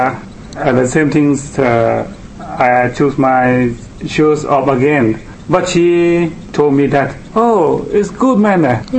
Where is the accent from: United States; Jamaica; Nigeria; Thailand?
Thailand; English is a second language; now in Australia; Hello, so I come from Thailand. Something in Thai culture and Australian culture is different.